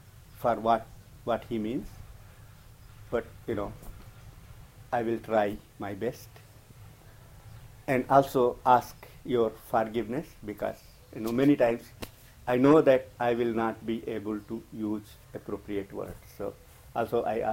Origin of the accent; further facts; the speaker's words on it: India; English is a second language; I'm also Indian, so my, you know, the way I speak English, I understand that many people will not understand